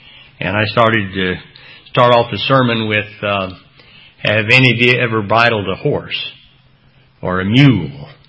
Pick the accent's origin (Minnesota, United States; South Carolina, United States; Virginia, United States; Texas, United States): Texas, United States; I said, "Well, I'm a Texan, and we just say whatever comes to our mind at the point in any way we want to say it